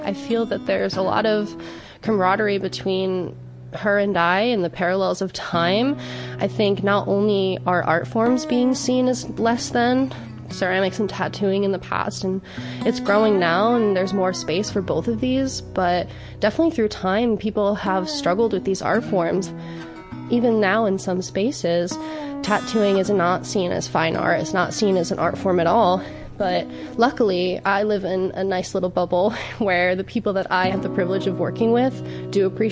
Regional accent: Saugerties, New York, United States; I am from the area. I grew up in Saugerties. I went to school in Saugerties.

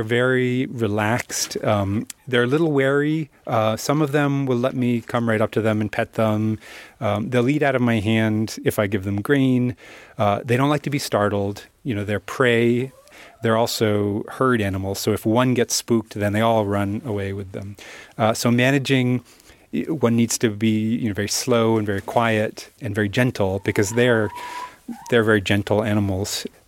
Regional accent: Vermont, United States; I mean, I grew up in Vermont

